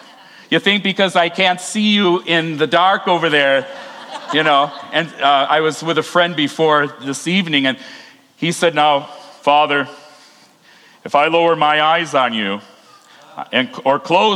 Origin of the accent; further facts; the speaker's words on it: Michigan, United States; born there; I am a pure Michigander. I was born in Michigan.